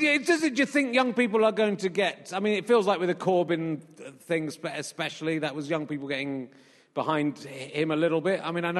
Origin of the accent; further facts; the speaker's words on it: Yorkshire and the Humber, United Kingdom; born there; I was born in Yorkshire, so that's